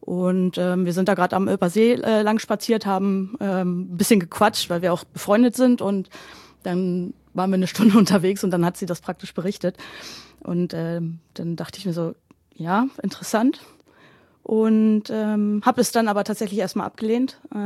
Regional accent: Braunschweig, Lower Saxony, Germany; Bin gebürtig aus Braunschweig

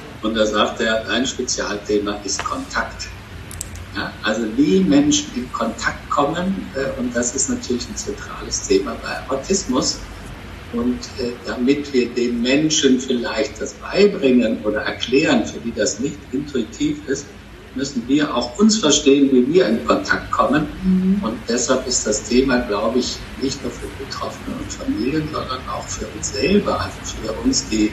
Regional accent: Cologne, North Rhine-Westphalia, Germany; Düsseldorf als Kölner ist ja schon auch weit weg.

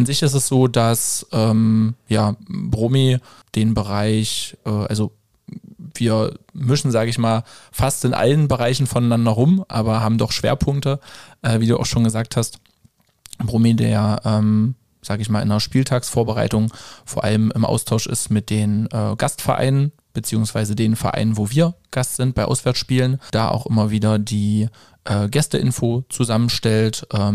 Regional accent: Magdeburg, Saxony-Anhalt, Germany; geboren in Magdeburg, seitdem auch stets in dieser Stadt. Ja, bin jetzt 33 Jahre und ja, aufgewachsen, gelebt, Familie in dieser Stadt

